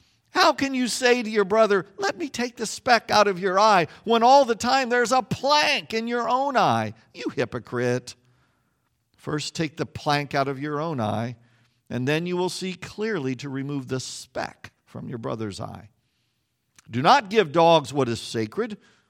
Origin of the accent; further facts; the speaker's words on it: Kansas, United States; I was a kid growing up in Kansas, we had several wheat farmers in our congregation